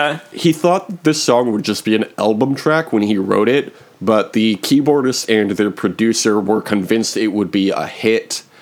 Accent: United States; Not like us Americans. We love to shout.

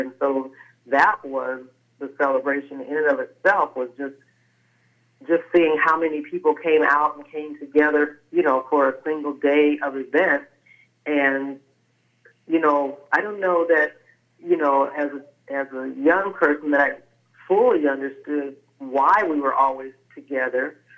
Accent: Texas, United States; I think growing up in Texas, it was, you know, anything that we did was always just around what we could do to support, you know, our blackness.

